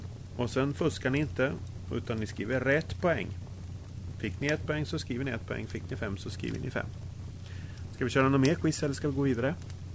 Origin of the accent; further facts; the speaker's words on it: Örebro, Örebro County, Sweden; now in Norrköping, Sweden; jag är från Örebro, mitt i Sverige. Jag är lite lagom och nu är jag i Norrköping